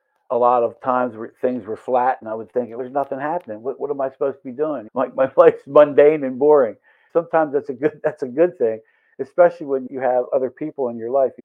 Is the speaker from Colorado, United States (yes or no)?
no; Pennsylvania, United States; I'm from Pennsylvania. I saw somebody on the call, Washington, PA. And I say, shout out to Pennsylvania.